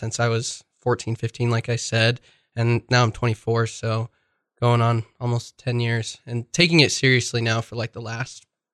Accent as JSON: {"language": "English", "town": "Rexburg", "region": "Idaho", "country": "United States", "said": "I'm 24 years old. I'm from Rexburg, Idaho, and I like to lift weights."}